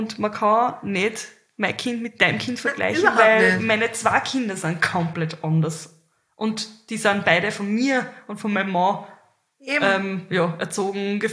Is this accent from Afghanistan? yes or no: no; Carinthia, Austria; ich bin in Kärnten aufgewachsen und meine Eltern waren Gastarbeiter, sind aus Kroatien gekommen.